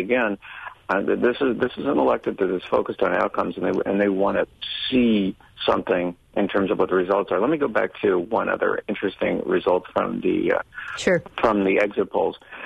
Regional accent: Ohio, United States; I'm originally from Ohio, so I'm not sure I'm fond of that.

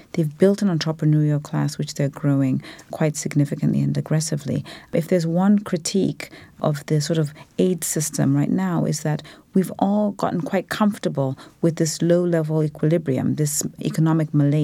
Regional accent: Zambia; provide a scholarship for a girl to go to school in my home country of Zambia

